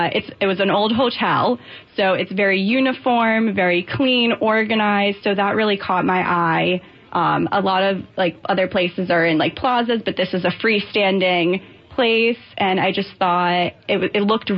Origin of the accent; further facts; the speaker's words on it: Boca Raton, Florida, United States; So I'm 27 years old, and I grew up in Boca Raton, Florida.